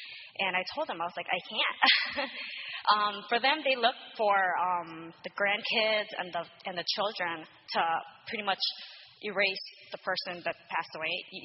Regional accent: Wisconsin, United States; I'm from Wisconsin originally, and I had to go back up north for his funeral.

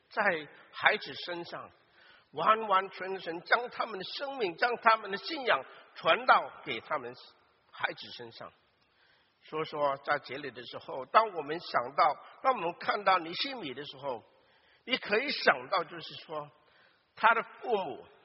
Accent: China; now in United States; 弟兄姐妹，我们很多都是从国内过来的

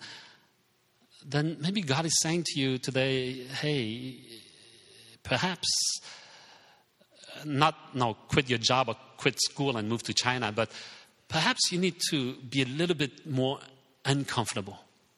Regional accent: France; English is a second language; also born or lived in Hong Kong; I was Hong Kong-born Chinese, but I didn't speak Chinese because I grew up in France.

